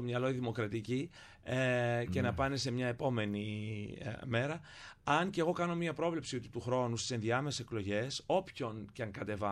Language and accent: Greek; Kavala, East Macedonia and Thrace, Greece; born there; Οπότε έχω και θρακιώτικο και ποντιακό και πολύ μακεδονικό. Γεννήθηκα στην Καβάλα, την πανέμορφη αυτή μητρόπολη του ελληνικού βορρά, της Μακεδονίας